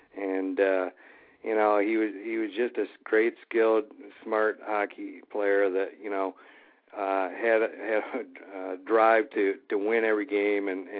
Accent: Michigan, United States; I was in a fortunate spot in Grand Rapids, close to my hometown

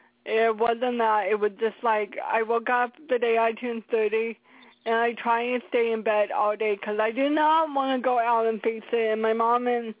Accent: Seattle, Washington, United States; That is crazy when you say Another World, because I'm from Seattle, and they did not have Another World here for, like, 5 years

